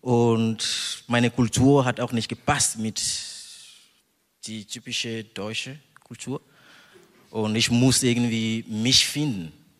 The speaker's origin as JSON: {"language": "German", "country": "Togo", "second_language": "German", "said": "In Togo, in meiner Heimat, da sind so viele Sachen, die ich nicht mochte."}